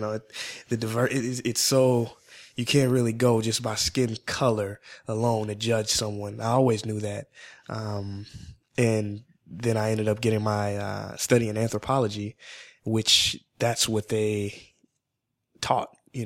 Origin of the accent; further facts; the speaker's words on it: St. Louis, Missouri, United States; I'm from St. Louis, Missouri, and St. Louis is very segregated.